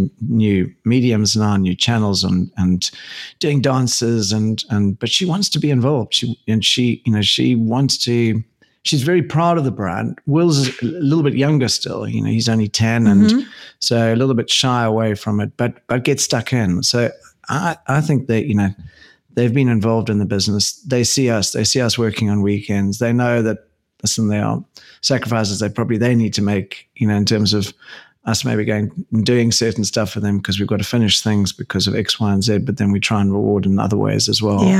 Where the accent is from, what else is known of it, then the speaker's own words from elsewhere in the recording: South Africa; So I grew up in South Africa, and I was really fortunate to live by the coast